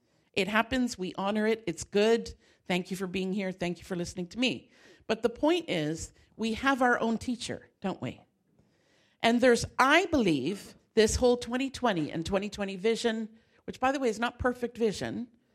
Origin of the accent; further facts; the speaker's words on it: Canada; Now, I'm a Canadian, so I tend to be a little more